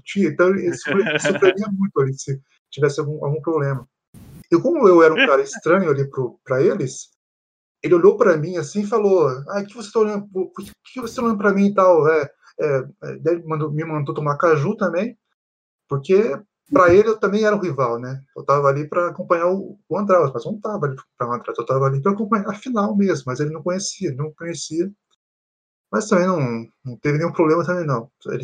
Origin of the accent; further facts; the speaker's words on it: Maringá, Paraná, Brazil; Eu sou aqui de Maringá, Paraná, e eu fui até Arapongas. Arapongas é relativamente perto de Maringá. Eu tenho parentes lá em Arapongas.